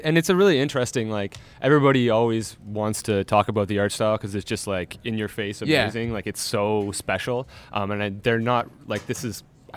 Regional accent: Canada; I'm Canadian.

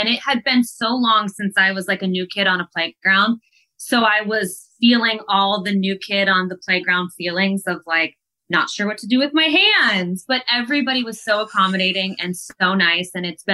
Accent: Columbus, Ohio, United States; I saw that AEW was coming to Columbus, which is my hometown.

